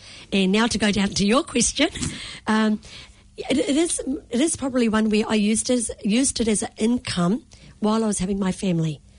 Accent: India; I'm an Indian, and not many Indians were doing this.

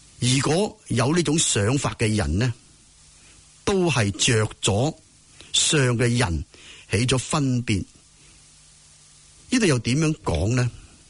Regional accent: Guangdong, China; 即系我哋广东人

